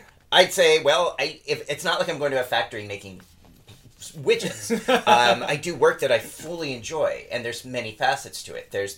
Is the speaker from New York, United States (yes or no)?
no; Culver City, California, United States; So, I am from Culver City, California, which is a little part of Los Angeles